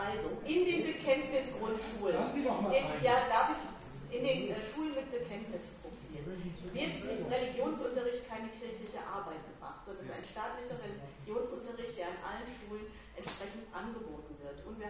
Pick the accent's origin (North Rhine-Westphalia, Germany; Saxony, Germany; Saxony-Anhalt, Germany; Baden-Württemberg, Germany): North Rhine-Westphalia, Germany; Paderborn; ich komme selbst aus Paderborn